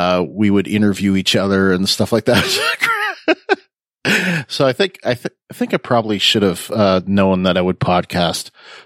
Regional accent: Windsor, Ontario, Canada; particular commercial played for at least 20 years growing up, listening to the Detroit stations, in my hometown of Windsor, which is across the border.

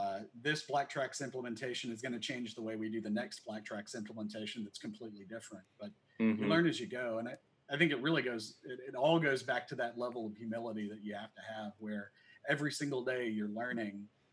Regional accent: Chattanooga, Tennessee, United States; I grew up in Chattanooga, near Chattanooga, Tennessee.

